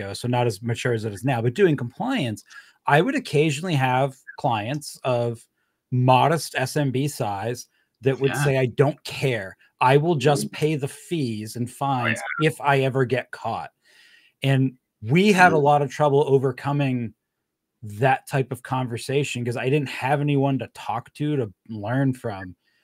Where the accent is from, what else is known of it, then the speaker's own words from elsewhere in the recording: New England, United States; being that we're both from New England